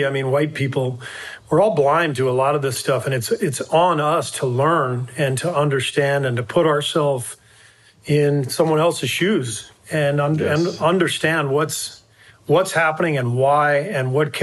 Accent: Los Angeles, California, United States; growing up in Los Angeles in integrated schools.

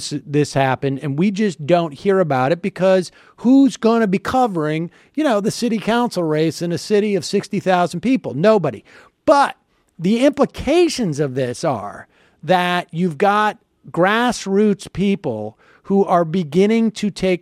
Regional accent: Worcester, Massachusetts, United States; Worcester, Massachusetts, my hometown

